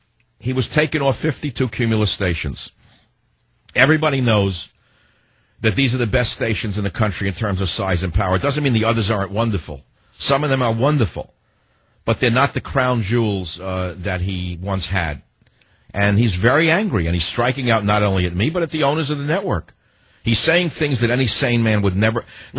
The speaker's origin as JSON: {"language": "English", "town": "San Francisco", "region": "California", "country": "United States", "tie": "born or raised there", "said": "KSFO, my hometown of San Fran. I'll even say Cisco tonight. I'm in a good mood. I love my hometown."}